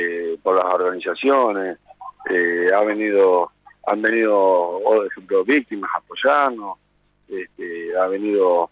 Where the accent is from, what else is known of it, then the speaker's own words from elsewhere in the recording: Mar del Plata, Buenos Aires Province, Argentina; No, nosotros somos de Mar del Plata.